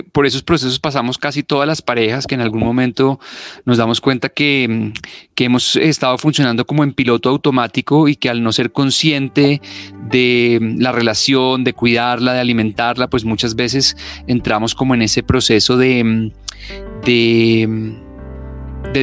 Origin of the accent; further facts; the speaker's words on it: Sotaquirá, Boyacá, Colombia; Yo recuerdo mucho mi infancia en Boyacá, no específicamente en Tunja, pero en un pueblo cercano que se llamaba Sotaquirá